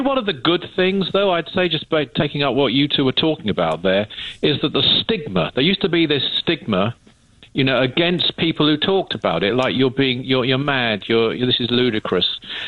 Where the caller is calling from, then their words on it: London, United Kingdom; Well, I'm phoning from London, actually